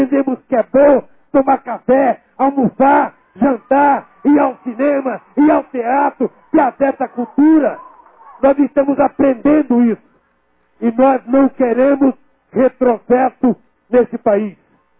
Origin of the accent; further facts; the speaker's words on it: Brazil; porque eu sei, como brasileiro, como pai e como presidente, que não tem nada para dignificar mais um homem ou uma mulher do que trabalhar